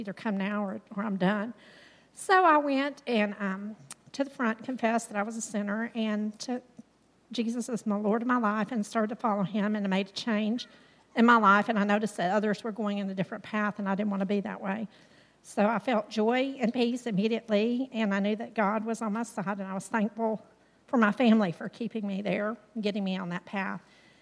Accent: Houston, Texas, United States; I grew up in Houston, Texas with my mom, dad, sister, and brother.

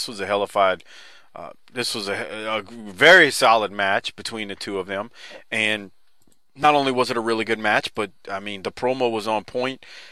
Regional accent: New Orleans, Louisiana, United States; being born and raised in New Orleans and 5 minutes from the French Quarter, I saw lots of human turds in the quarter.

